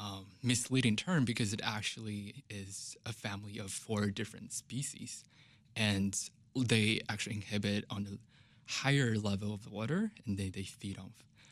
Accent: China; I grew up in China

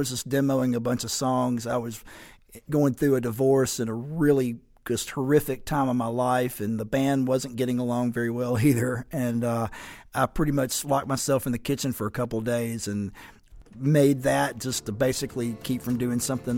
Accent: Muscle Shoals, Alabama, United States; Shauna and Cooley and I grew up in the Muscle Shoals area.

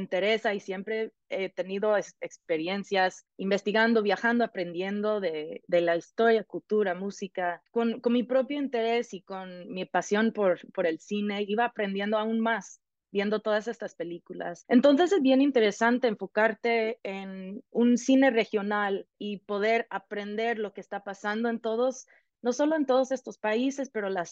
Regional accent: Colorado, United States; Spanish is a second language; yo empecé a aprender como a los 11 años. Yo soy de Colorado y yo fui a una escuela bilingüe

